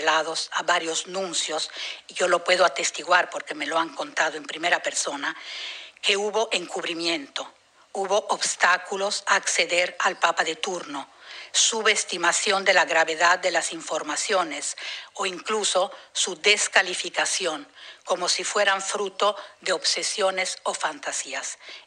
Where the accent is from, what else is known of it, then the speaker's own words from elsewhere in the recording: Mexico; Yo soy mexicana